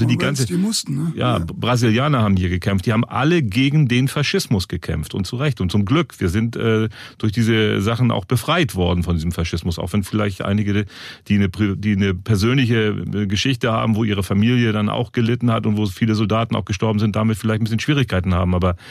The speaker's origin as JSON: {"language": "German", "region": "Northern Germany", "country": "Germany", "said": "also ich komme ja auch aus Norddeutschland"}